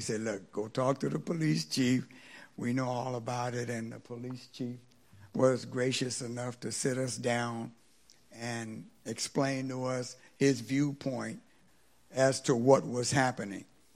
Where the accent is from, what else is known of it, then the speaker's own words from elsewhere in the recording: California, United States; now in Fairburn, United States; I'm from California and have only been in Fairburn for a couple of years